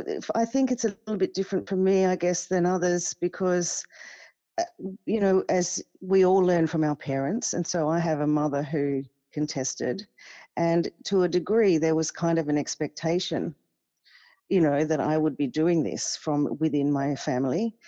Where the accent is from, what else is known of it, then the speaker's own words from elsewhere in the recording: Papua New Guinea; So I was back in my home country in the last elections after a couple of decades working abroad, just going about my career, slowly coming back and reconnecting with the Pacific and then Papua New Guinea.